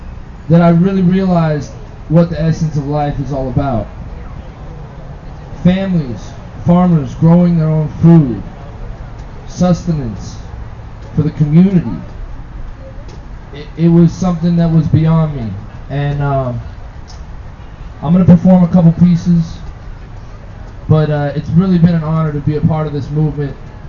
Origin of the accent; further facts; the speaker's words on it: Los Angeles, California, United States; I grew up in Los Angeles. I was a city boy, kind of worked into the capitalist system.